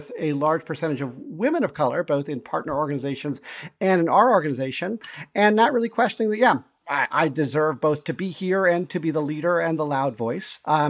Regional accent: Montana, United States; I grew up in Montana, primarily in a predominantly pretty white place

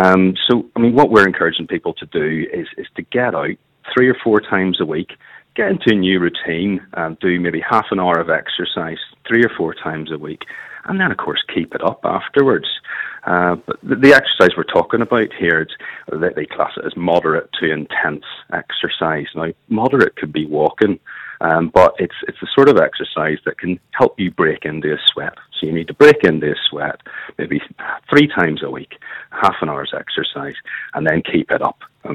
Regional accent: Cumber, Northern Ireland, United Kingdom; So I'm born and bred in Cumber, so it's not northwestish, but there's probably a wee bit of Ballymoney, wee bit in there.

